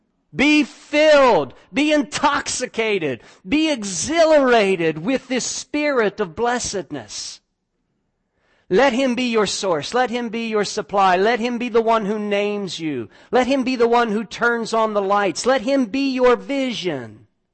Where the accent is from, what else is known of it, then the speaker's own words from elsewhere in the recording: Kentucky, United States; doesn't matter if I'm from Kentucky.